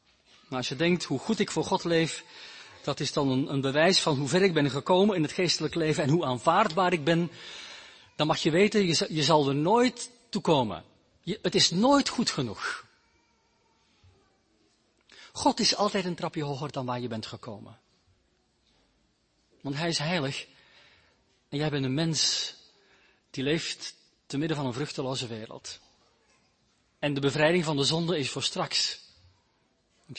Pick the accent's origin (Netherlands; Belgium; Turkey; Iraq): Belgium; Ik kom uit België, dat is een katholiek land.